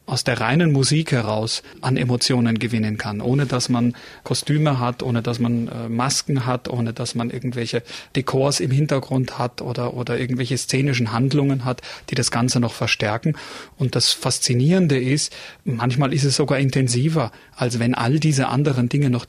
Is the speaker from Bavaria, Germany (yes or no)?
yes; Munich, Bavaria, Germany; Als Münchner ist man ja das Klima schon gewohnt